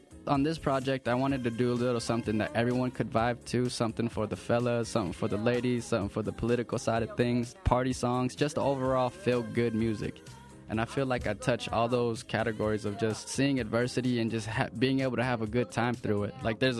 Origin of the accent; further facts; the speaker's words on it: North Logan, Utah, United States; Growing up in North Logan, I grew up in the same neighborhood as a kid named Brian Harris.